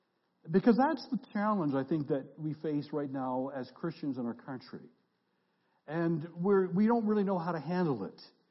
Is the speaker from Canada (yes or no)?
yes; Canada; I mean, I'm a Canadian